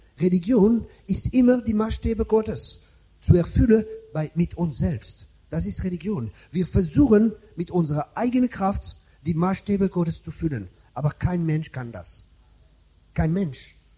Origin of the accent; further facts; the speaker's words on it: France; German is a second language; ich komme aus Frankreich